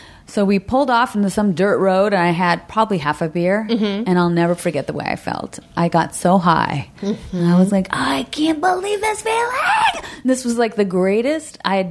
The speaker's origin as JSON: {"language": "English", "town": "Oceanside", "region": "California", "country": "United States", "said": "I'm from Oceanside, California."}